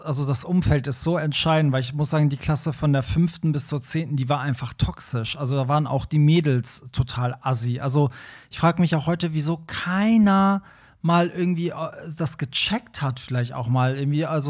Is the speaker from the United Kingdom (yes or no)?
no; Iran; wo kommst du nochmal her? Und ich so, Iran.